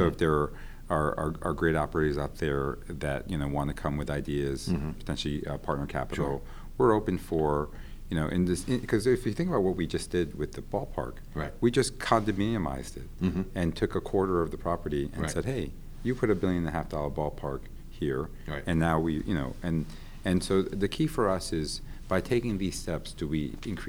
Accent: Queens, New York, United States; So I also grew up a baseball fan, a Mets fan. I grew up in Queens.

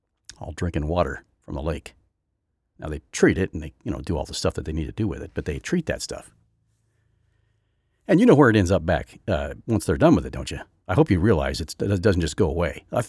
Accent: England, United Kingdom; accent: English; I'm probably pronouncing it poorly with my English accent.

